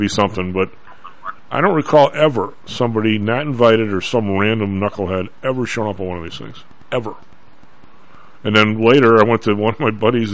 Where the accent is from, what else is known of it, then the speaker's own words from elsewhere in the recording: Illinois, United States; And I get it. I come from the South Side. I mean, I get it.